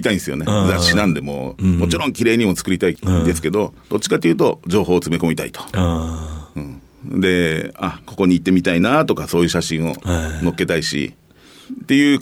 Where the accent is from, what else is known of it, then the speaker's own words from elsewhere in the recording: Miyazaki, Japan; also born or lived in Kumamoto; 九州の田舎なんですよ。まあ熊本生まれで出てましたけど、やっぱ物心ついた時は、宮崎の港町の田舎にいたんで